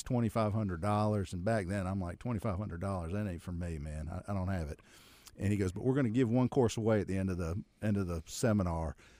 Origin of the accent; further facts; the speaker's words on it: Akron, Ohio, United States; I grew up in Akron.